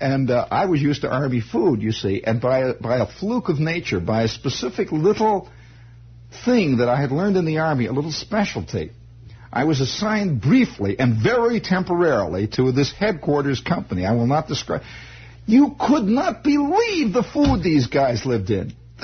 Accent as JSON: {"language": "English", "country": "United States", "accent": "Midwestern", "said": "My Midwestern accent was against me."}